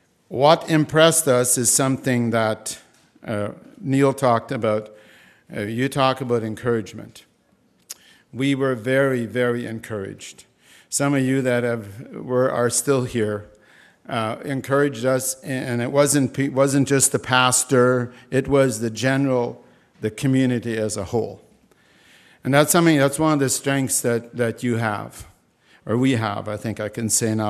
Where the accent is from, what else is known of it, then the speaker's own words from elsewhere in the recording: Winkler, Manitoba, Canada; Linda and I come from the Winkler area